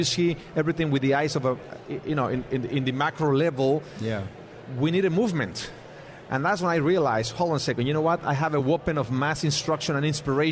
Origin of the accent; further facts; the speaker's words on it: Mexico; English is a second language; I'm from Mexico. So two Mexican guys with my Americano friend